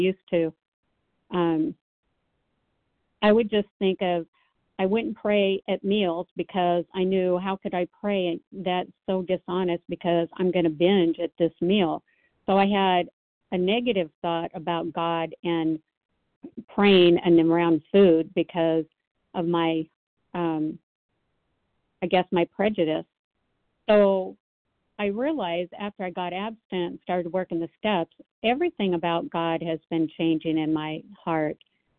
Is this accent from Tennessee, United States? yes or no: yes; Nashville, Tennessee, United States; I'm from Nashville, Tennessee.